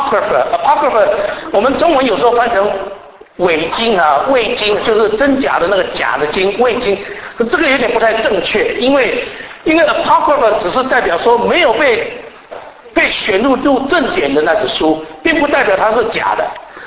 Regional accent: Taiwan; born there; 我生在台湾的，我会讲台湾话，那么我也会讲国语，那么也懂一点四书五经，那个是古代的话。那么来到外面有英文啊，那么年轻时候学一点日文，一点日文这样子。

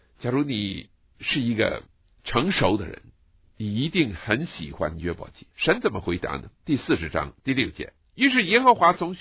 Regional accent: China; 曾经在我们中国人的翻译当中呢，有人把它翻成我们中国的古诗的方式

